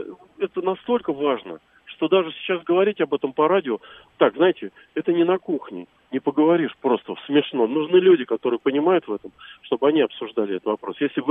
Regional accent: Moscow, Russia; я из Москвы.

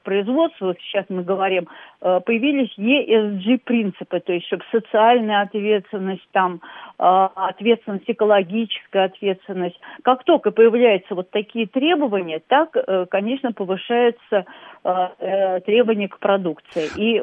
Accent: Moscow, Russia; я москвич, да, я живу в Москве.

